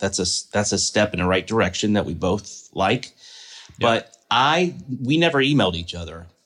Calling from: Canada

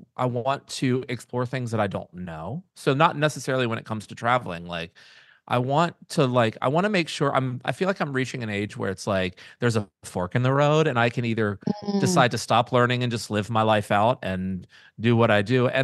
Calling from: Hawaii, United States; The most obvious right now, since I'm tuning in from Maui, is to travel more.

